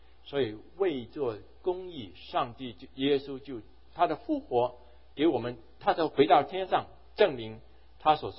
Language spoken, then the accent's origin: Chinese; Hong Kong; 另外哈，我在香港大的哈，香港大的其实学很多古文